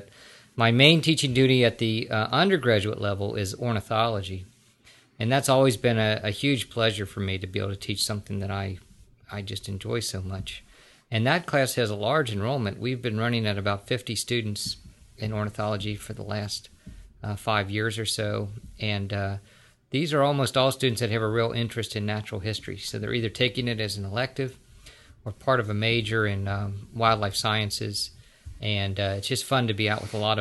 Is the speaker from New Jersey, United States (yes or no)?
no; Fort Mitchell, Kentucky, United States; I grew up near Cincinnati on the Kentucky side of the river in Fort Mitchell, Kentucky.